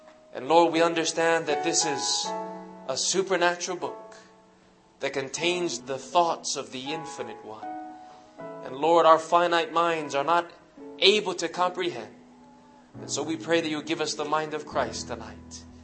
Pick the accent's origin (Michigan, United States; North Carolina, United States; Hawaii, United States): Hawaii, United States; You know, growing up in Hawaii, Hawaii is known for being a melting pot of all types of different nationalities.